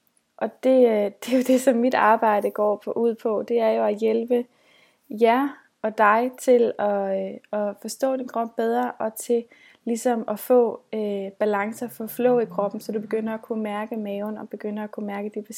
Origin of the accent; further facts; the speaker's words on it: Zealand, Denmark; Jeg er en bondepige, jeg kommer fra Lolland Falster.